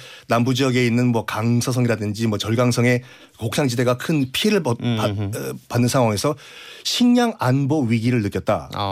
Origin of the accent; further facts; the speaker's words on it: Busan, South Korea; 저는 이제 부산인데 네. 약간 공기가 달라요.